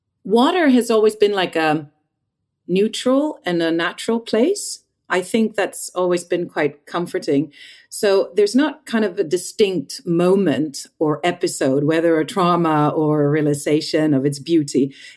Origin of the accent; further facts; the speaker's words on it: Sweden; I was born, I grew up in Sweden, which is, the water's pretty cold there.